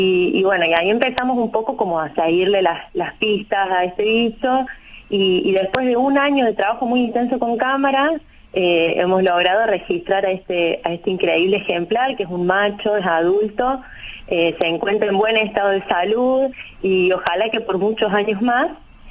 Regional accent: Córdoba, Argentina; accent: Cordobés; now in Chaco, Argentina; Yo soy de Capital, de Villa Retiro, y vivo acá en el Chaco hace 4 años. Soy guardaparque, formada ahí en la Universidad Provincial de Córdoba

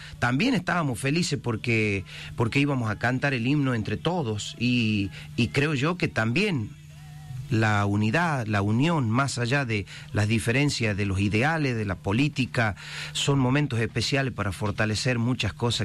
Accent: Argentina; Porque somos argentinos

